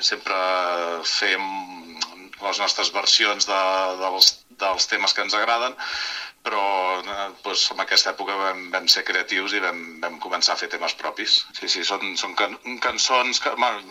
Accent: Manresa, Catalonia, Spain; Jo sóc de Manresa

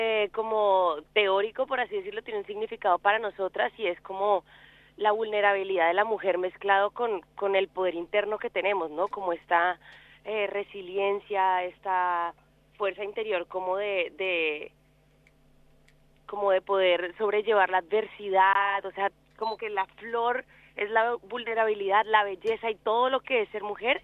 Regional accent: Colombia; Somos 6 amigas, sobre todo, es lo más importante, y somos colombianas

